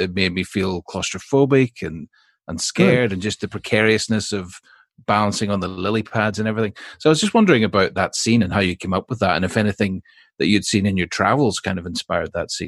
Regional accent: Ireland; I'm originally from Ireland

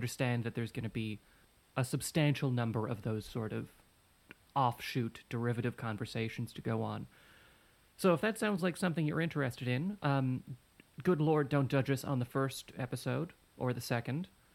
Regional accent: Canada; I am a Canadian.

